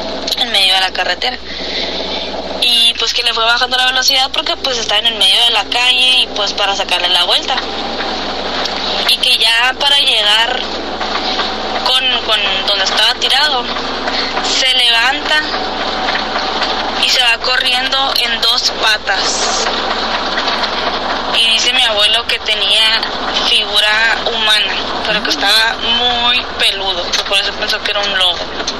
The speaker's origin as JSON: {"language": "Spanish", "town": "Ciudad Obregón", "region": "Sonora", "country": "Mexico", "said": "les hablo de acá de Sonora. Soy de acá de Ciudad Obregón."}